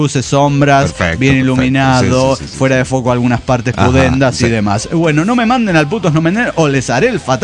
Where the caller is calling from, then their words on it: Winston-Salem, North Carolina, United States; de Winston Salem.